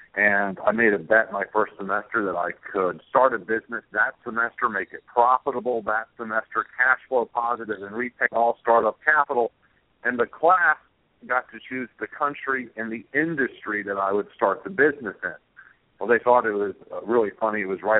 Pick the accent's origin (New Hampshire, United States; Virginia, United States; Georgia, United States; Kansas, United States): Georgia, United States; Atlanta; Well, I'm from Atlanta, Georgia, and I thought that I was going to be a Coca-Cola employee for life